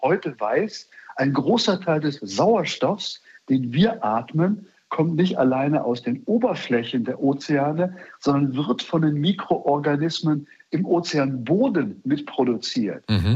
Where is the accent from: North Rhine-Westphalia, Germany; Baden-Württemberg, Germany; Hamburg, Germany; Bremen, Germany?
Bremen, Germany